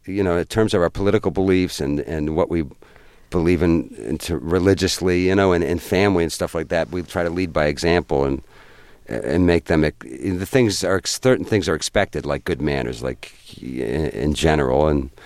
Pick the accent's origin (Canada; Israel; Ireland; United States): Ireland; But then again, I'm Irish, so you never know.